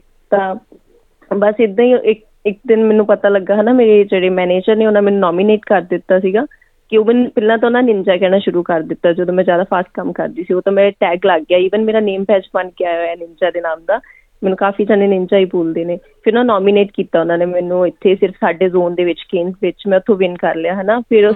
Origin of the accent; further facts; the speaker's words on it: Amritsar, Punjab, India; moved away as an adult; now in Australia; ਮੈਂ ਪਿੱਛੇ ਅੰਮ੍ਰਿਤਸਰ ਤੋਂ ਹਾਂ, ਅਤੇ ਆਸਟ੍ਰੇਲੀਆ ਮੈਂ ਆਈ ਸੀ 2013 ਦੇ ਵਿੱਚ, ਆਪਣੇ ਹਸਬੈਂਡ ਨਾਲ ਆਈ ਸੀ